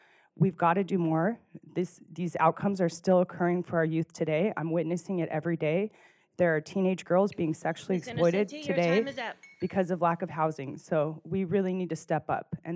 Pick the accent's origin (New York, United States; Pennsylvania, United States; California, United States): California, United States; born there; I consider myself a poverty scholar. And I was born here in Orange County, and I experienced homelessness throughout my youth and teen years.